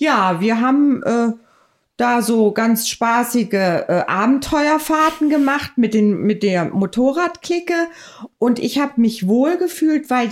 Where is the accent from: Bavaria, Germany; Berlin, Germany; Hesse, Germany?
Hesse, Germany; Kassel; In Kassel.